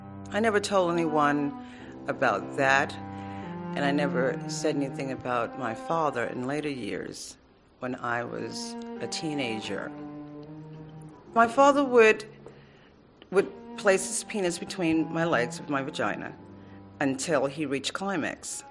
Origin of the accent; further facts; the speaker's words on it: Brooklyn, New York, United States; I grew up in Brooklyn, New York. This was a nice house, and there was 10 of us, 10 children